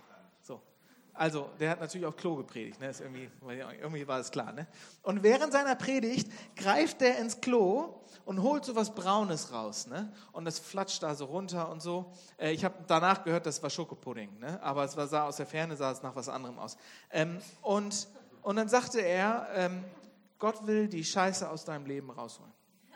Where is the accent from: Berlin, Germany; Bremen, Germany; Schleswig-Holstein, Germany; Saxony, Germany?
Bremen, Germany; Ich bin eigentlich aufgewachsen in Bremen. Das liegt im Norden. Ich bin in so einer christlichen Familie groß geworden.